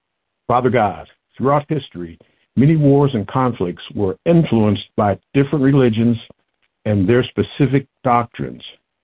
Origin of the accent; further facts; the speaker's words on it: Lincoln Heights, Ohio, United States; I come to you all from Lincoln Heights, Ohio.